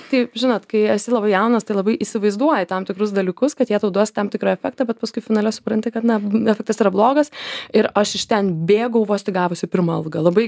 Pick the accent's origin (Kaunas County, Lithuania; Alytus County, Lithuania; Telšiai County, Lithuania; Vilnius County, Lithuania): Vilnius County, Lithuania; Ukmergė; moved away as an adult; now in Vilnius, Lithuania; aš esu iš Ukmergės. Aš ten augau, ten prabėgo mano vaikystė ir Vilniuje aš atsidūriau kaip ir daugybė žmonių, tada, kai jau įstojau studijuoti šiuo atveju Vilniaus universitetą.